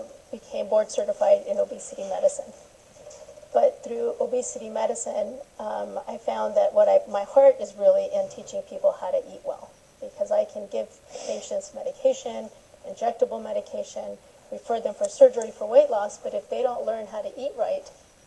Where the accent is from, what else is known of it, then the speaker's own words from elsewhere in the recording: Hollister, California, United States; In Hollister. I grew up in Hollister.